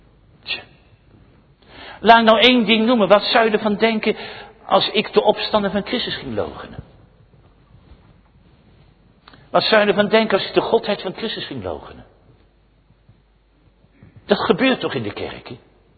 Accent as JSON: {"language": "Dutch", "town": "Scheveningen", "region": "South Holland", "country": "Netherlands", "tie": "born or raised there", "said": "Mijn vrouw en ik weten dat wel. We zijn opgegroeid in Scheveningen"}